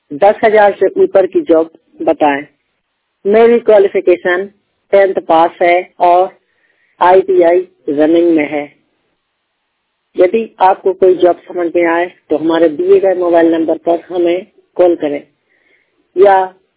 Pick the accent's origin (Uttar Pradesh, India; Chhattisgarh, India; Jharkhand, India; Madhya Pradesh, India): Madhya Pradesh, India; मैं मध्य प्रदेश का रहने वाला हूँ, यदि हो सके तो मध्य प्रदेश में ही मिल जाए तो बहुत बड़ी बात है।